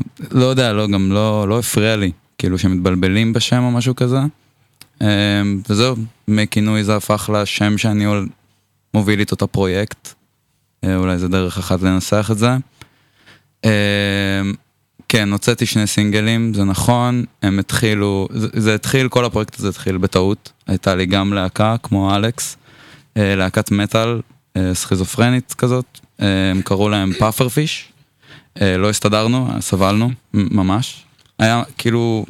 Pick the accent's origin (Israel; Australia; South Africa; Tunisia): Israel; Beit Jann, Northern District; also born or lived in Eilat; וההורים שלי מכפר בית ג'אן, ואני נולדתי באלת, בזמן שאבא שלי עבד בחייבר, בקקל, והוא התאהב באזור ונשאר שם, ואני נולדתי כשהוא היה שם. עשיתי שם את הגן, ואז עברתי לכפר לעשות שם יסודי, ללמוד ערבית